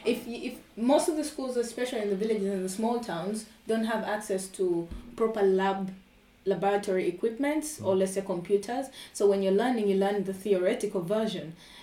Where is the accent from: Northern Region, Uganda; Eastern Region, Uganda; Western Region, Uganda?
Northern Region, Uganda; Gulu; also born or lived in Kampala; Gulu. It's in northern Uganda, yes.